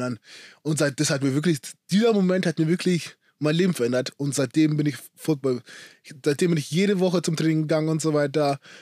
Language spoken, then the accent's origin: German; Munich, Bavaria, Germany; Also ich komme aus München, geboren, aufgewachsen, Münchner Kittel.